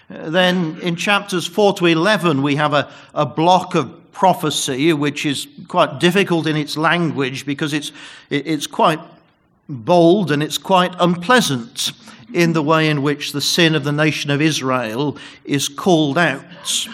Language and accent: English; England, United Kingdom; born there; I do have a Welsh heritage. As Brother Jeff has told you, I was born in England to an English mother, but my father was Welsh, and hence my funny name.